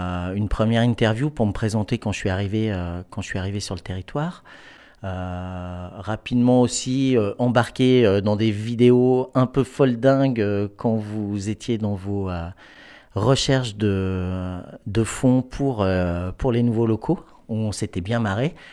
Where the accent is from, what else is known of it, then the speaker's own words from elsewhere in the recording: Auvergne-Rhône-Alpes, France; de l'autre côté du Glandas, de là où je viens. Je suis originaire du Trièves